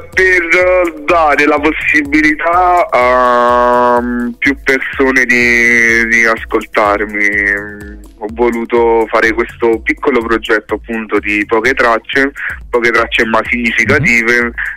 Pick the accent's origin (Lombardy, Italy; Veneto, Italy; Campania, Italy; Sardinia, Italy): Campania, Italy; Salerno; sono in giro per la provincia salernitana, io sono di Salerno